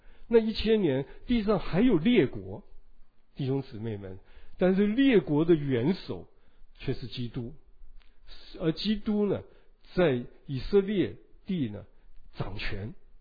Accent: China; 今天呢我们中国人都不喜欢从军，对不对啊？

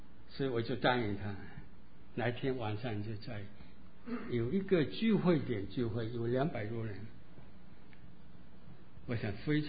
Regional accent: Pingtan, Fujian, China; 礼拜一我们就要回到平潭，我的家乡平潭

